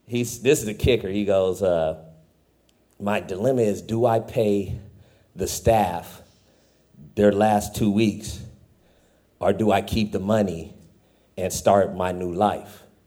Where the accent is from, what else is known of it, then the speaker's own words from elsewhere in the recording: Fresno, California, United States; Like, I'm from Fresno.